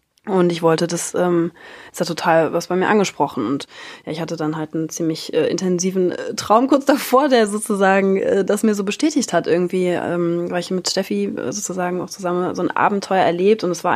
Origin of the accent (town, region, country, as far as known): Rostock, Mecklenburg-Vorpommern, Germany